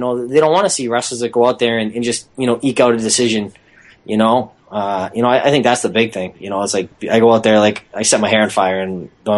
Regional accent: Boston, Massachusetts, United States; I don't know if it's because you know I'm from Boston.

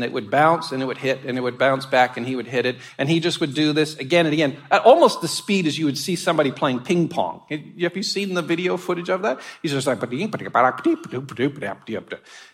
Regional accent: Canada; I grew up in Canada

